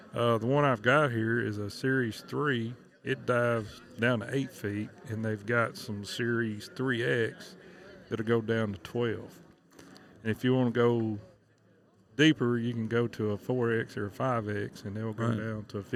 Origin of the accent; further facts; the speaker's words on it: Tennessee, United States; I guess y'all can tell I'm from Tennessee.